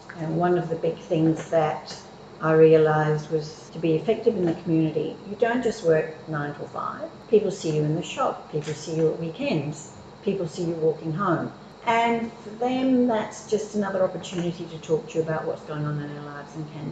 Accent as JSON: {"language": "English", "country": "Singapore", "tie": "born or raised there", "said": "I had an interesting childhood in that I was brought up in Singapore"}